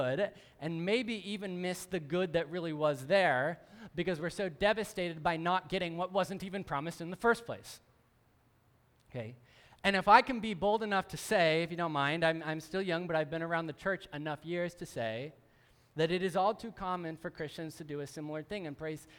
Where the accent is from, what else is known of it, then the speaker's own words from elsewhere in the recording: Portland, Oregon, United States; and I grew up outside Portland, so I root for the Portland Trailblazers.